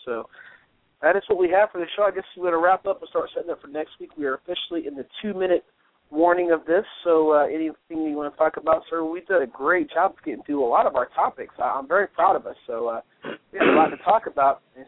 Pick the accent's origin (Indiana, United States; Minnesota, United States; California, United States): Indiana, United States; So a lot of love for my home state.